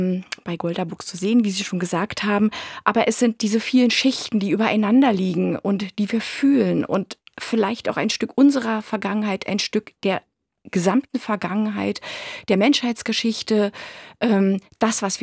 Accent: Berlin, Germany; also born or lived in Dresden; Ich bin in Dresden geboren, in Berlin groß geworden.

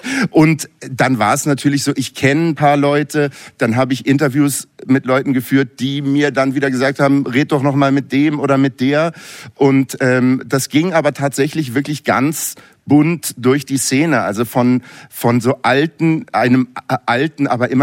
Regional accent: Berlin, Germany; ich komme aus Berlin, ich bin hier groß geworden mit einer Clubszene in den 80er Jahren

